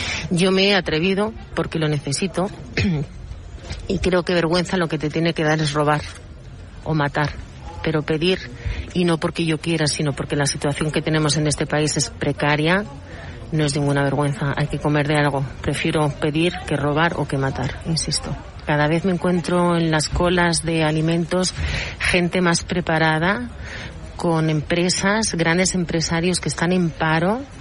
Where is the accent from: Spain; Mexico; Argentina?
Spain; como yo, españoles